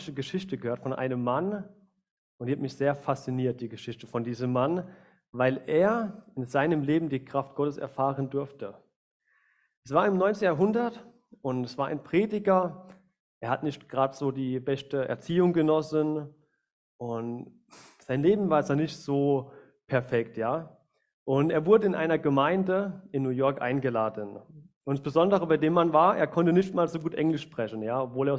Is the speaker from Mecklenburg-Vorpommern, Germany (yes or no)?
no; Kaiserslautern, Rhineland-Palatinate, Germany; wie ihr schon an meinem Akzent hört, ich komme nicht hier aus der Gegend. Ich komme aus Kaiserslautern die Ecke, das in Rheinland-Pfalz liegt, also Südwesten, bei Ramstein ungefähr.